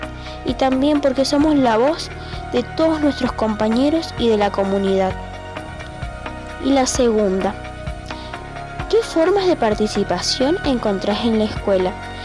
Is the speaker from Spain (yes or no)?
no; Lavalle, Mendoza, Argentina; estudiante de la Escuela 485 Elena Elvira y Macio de Cabañola, de La Valle, provincia de Mendoza.